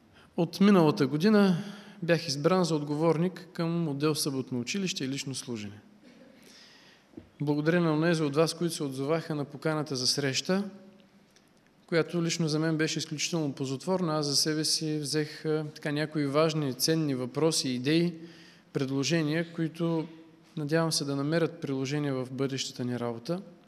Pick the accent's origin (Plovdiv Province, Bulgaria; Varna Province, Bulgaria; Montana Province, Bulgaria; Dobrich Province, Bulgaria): Dobrich Province, Bulgaria; Dobrich; родом съм от Добрич.